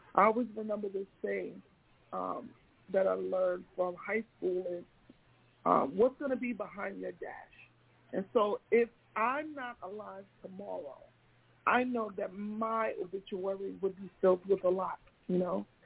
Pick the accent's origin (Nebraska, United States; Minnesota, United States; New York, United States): New York, United States; Long Island; You all know, especially growing up in Long Island, we've seen the diversity change from Caucasians to African Americans to now Caribbeans, Africans, Hispanic, Latin America, Middle Eastern, you know, European, you know.